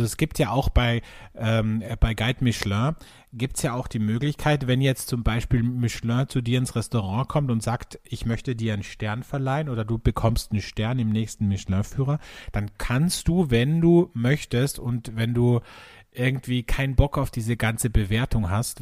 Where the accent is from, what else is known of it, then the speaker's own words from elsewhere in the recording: Carinthia, Austria; Ich bin nächste Woche in meiner Heimat in Kärnten am Wörthersee